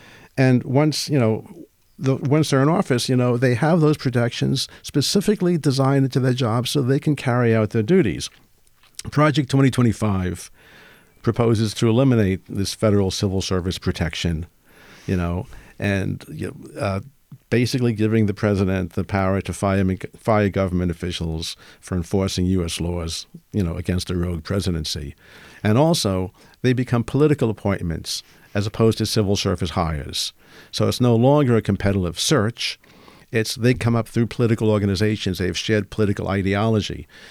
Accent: Brooklyn, New York, United States; You know, I'm from South Brooklyn, right?

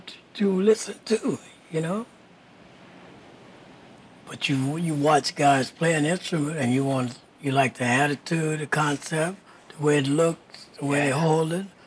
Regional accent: St. Louis, Missouri, United States; Blanton is from St. Louis, from my hometown

